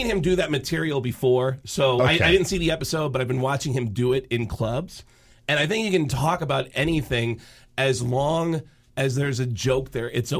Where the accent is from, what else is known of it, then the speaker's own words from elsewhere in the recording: New York, United States; I'm always, because growing up in New York, I'm ready to honk at everyone.